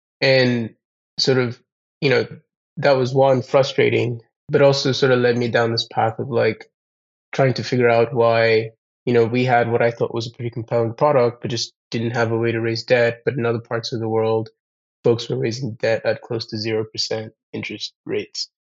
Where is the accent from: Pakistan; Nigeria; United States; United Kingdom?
Nigeria; moved away as an adult; I grew up in Nigeria and came to the US for college